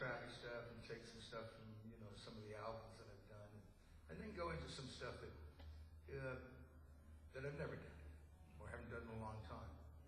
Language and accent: English; Worcester, West Midlands, United Kingdom; I'm from Worcester, England, okay? The Midlands.